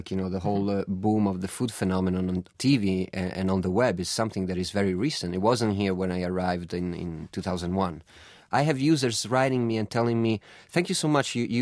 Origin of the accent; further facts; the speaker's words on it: Florence, Tuscany, Italy; you know, I grew up in Florence. Florence is 350,000 people.